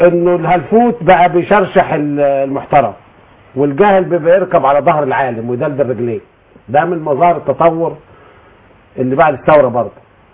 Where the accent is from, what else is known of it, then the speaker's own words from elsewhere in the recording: Upper Egypt, Egypt; طبعا انا راجل صعيدي ما كنتش اعرف غير كلمة استحمى او استبح، دلوقتي بقول انا باخد شاور